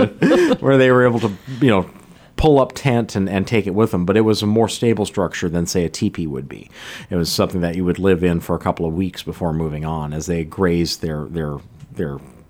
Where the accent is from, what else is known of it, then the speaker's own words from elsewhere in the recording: Minnesota, United States; I hail from Minnesota, and I remember the Minnesota State Fair is one of the, you know, largest state fairs in the entire world.